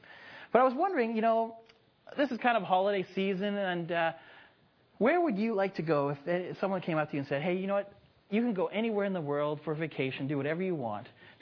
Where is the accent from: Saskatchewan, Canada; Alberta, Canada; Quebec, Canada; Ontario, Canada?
Ontario, Canada; now in Abbotsford, Canada; I grew up in Ontario. Then in 92 came out to Abbotsford and lived in Abbotsford for 14 years with my family. And we're kind of on a journey right now because we're actually moving to Surrey to plant a church there